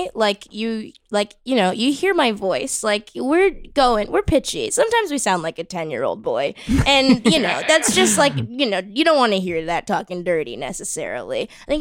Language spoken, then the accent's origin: English; Massachusetts, United States; Hi, my home state.